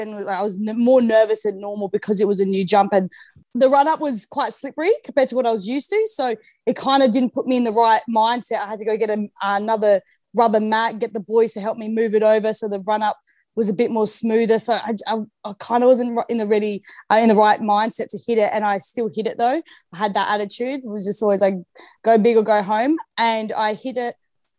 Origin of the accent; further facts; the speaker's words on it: Barmera, South Australia, Australia; we grew up in the Riverland, so Barmera, South Australia. So it's a rural area out in the country on a vineyard.